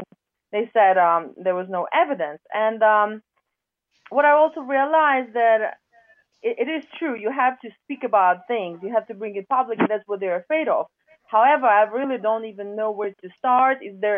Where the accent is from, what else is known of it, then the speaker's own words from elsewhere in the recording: Ukraine; now in Virginia, United States; Actually, I'm not from Japan. I'm Ukrainian in Virginia.